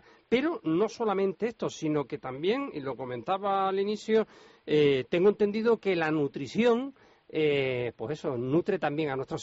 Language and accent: Spanish; Canary Islands, Spain; el bocata de sardinas que me daban a mí de pequeño en Canarias